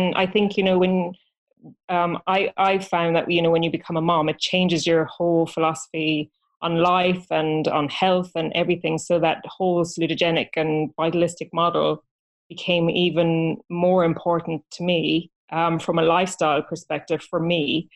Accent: Ireland; being Irish. We Irish girls

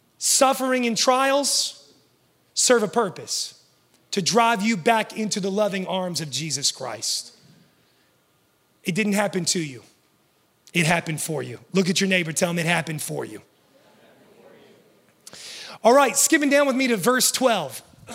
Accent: West Virginia, United States; I'm from West Virginia. There were hills there, and they made us run sprints up and down the hills with all the stuff on us.

